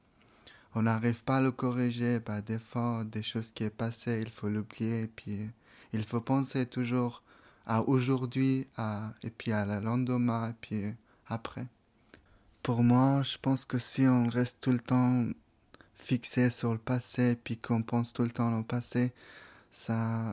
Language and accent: French; Afghanistan; French is a second language; moved away; Puis je me disais, j'ai quitté l'Afghanistan, bah, je suis dans un autre pays, il faut que j'apprenne la langue, c'est très important la langue